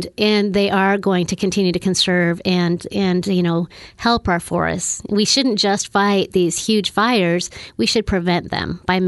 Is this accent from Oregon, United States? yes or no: yes; Klamath Falls, Oregon, United States; I'm originally from Klamath Falls, raised a small town girl, still a small town girl at heart